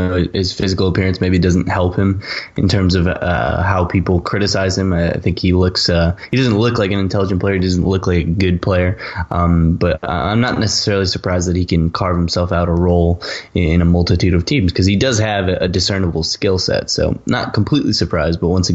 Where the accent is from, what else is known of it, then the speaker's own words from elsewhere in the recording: United States; I am from America.